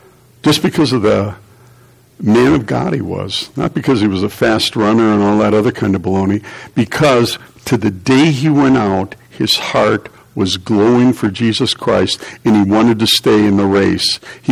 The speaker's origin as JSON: {"language": "English", "country": "China", "tie": "born or raised there", "said": "I grew up in China"}